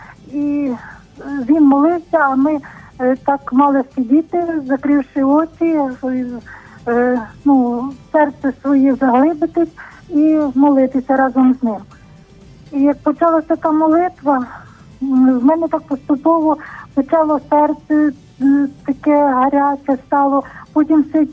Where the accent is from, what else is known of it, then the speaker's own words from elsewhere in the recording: Ternopil, Ternopil Oblast, Ukraine; я з Тернополя.